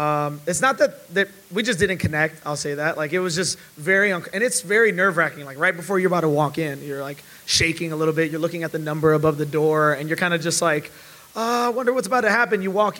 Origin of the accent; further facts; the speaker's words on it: Chicago, Illinois, United States; We didn't just connect because we're both from Chicago and we like Golden Retrievers.